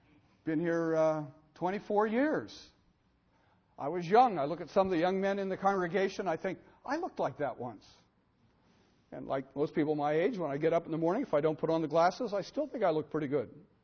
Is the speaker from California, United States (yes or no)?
yes; Alameda, California, United States; I can remember when I was a kid driving around my hometown, Northern California, Alameda, my grandmother, we'd pass house after house.